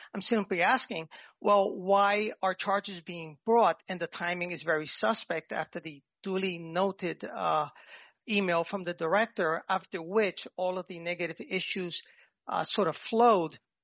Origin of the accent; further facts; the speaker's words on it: New York, United States; accent: New York; And I excuse my New York accent.